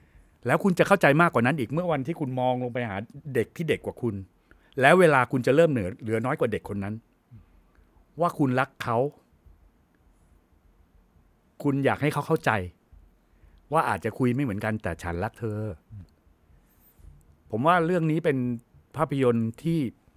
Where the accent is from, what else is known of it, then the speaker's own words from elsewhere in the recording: Udon Thani, Thailand; ผมเป็นเด็กต่างจังหวัดผมเกิดที่อุดรธานี